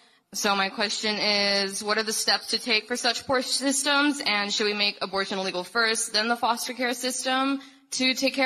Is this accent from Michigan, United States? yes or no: no; El Paso, Texas, United States; I'm from El Paso, so I live with the border crisis.